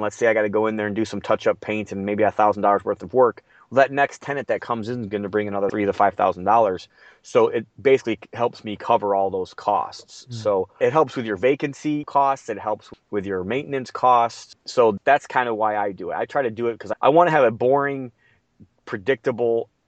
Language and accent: English; Midwest, United States; I'm from the Midwest, so I'm a little bit more insulated